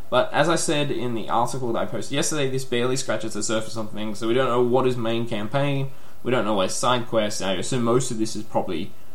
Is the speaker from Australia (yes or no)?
yes; Australia; I'm from Australia.